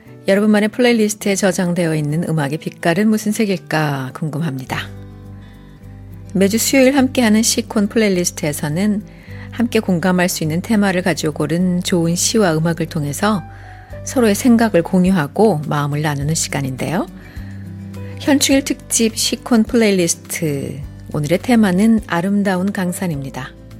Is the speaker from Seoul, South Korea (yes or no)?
yes; Seoul, South Korea; also born or lived in Yeonggwang; 저는 태어나기 전 전남 영광에서 태어났는데요. 많은 시절을 사실 서울에서 보냈죠.